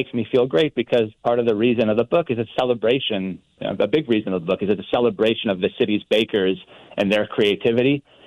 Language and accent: English; New York, United States; now in New Orleans, United States; So I'm a New Yorker originally, which makes people, gasp and frown sometimes. But, fell in love with New Orleans and fell in love with King Cake, and I've been here for 16 years.